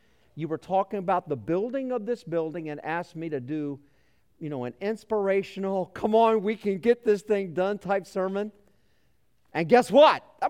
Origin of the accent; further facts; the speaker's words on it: Hollywood, Maryland, United States; this is my wife, Sally. We are originally from Hollywood, Maryland. Does anybody know where that is? Okay, a few of you. And because we are from Southern Maryland, we are oyster snobs.